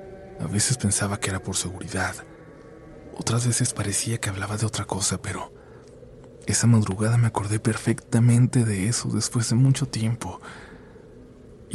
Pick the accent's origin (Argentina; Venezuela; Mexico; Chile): Argentina; Misiones; soy de Misiones, en Argentina.